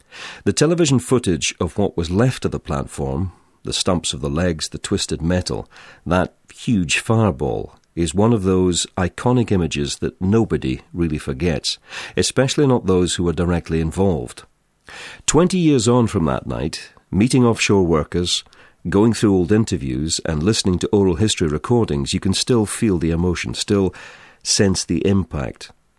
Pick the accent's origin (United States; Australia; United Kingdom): United Kingdom; Aberdeen, Scotland; There's a rose garden in my hometown of Aberdeen.